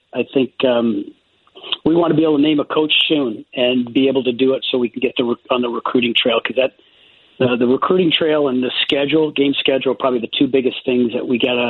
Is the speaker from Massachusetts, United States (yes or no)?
no; South Bend, Indiana, United States; And I go back to my early days growing up in South Bend, Indiana